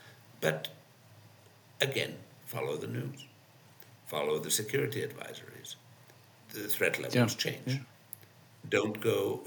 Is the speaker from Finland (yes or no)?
yes; Finland; now in Kenya; "Hi, I'm the Finnish ambassador. I'm from Finland."